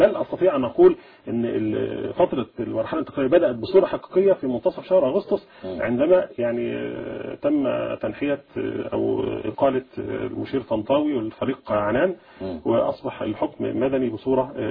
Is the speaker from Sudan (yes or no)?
no; Egypt; احنا عندنا في مصر